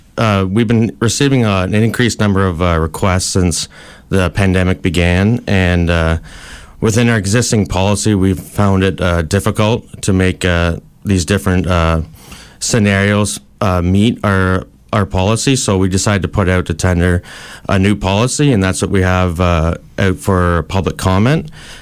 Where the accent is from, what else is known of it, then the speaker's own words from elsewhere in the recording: Perth, Ontario, Canada; also born or lived in Kingston; I live in Perth, and I'm from Perth, so I was in Kingston before that, so it was nice to move back home and work in my hometown.